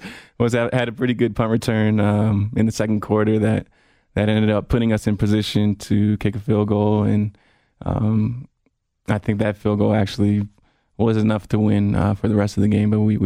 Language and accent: English; Honolulu, Hawaii, United States; born there; The where was I born question is easy. I was born in Honolulu, Hawaii. Raised is a little tougher because I bounced around all over the place.